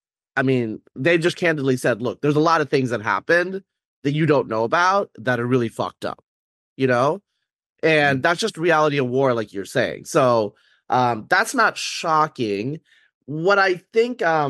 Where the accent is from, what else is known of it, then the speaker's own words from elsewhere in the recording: United States; you're American, I'm American.